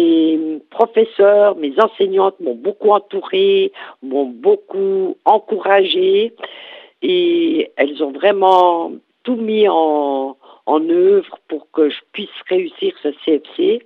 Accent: Jura, Switzerland; accent: Jura; ce qui marque beaucoup, c'est mon accent. On devine tout de suite que je suis jurassienne et aussi

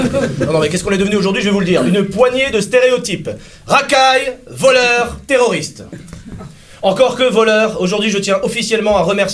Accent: France; born there; je suis né en France, j'ai fait mes études en France, je paie mes impôts en France.

